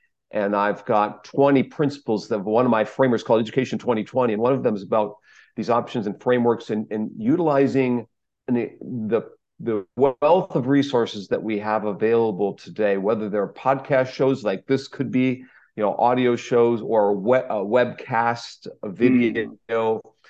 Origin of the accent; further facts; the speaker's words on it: Wisconsin, United States; And I'm a Midwest guy. I was from Wisconsin originally, from the north, and I like cold weather like you get in Norway.